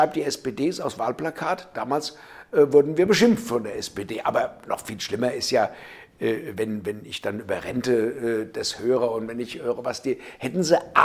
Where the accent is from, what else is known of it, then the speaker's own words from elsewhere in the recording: Frankfurt, Hesse, Germany; Ich komme ja aus dem Westen, wie du weißt, aus Frankfurt.